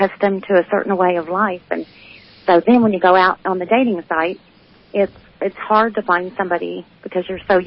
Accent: Missouri, United States; I am from Missouri.

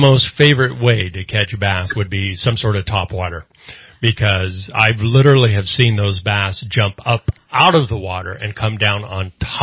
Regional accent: Redding, California, United States; because I came from Redding up to Bernie.

